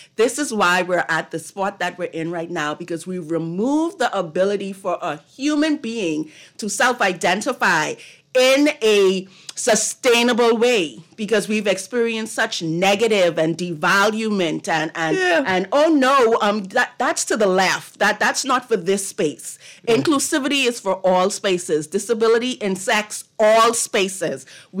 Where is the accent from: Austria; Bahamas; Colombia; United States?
Bahamas; Grand Bahama; See, now, I'm from Grand Bahama. I'm a Grand Bahama native.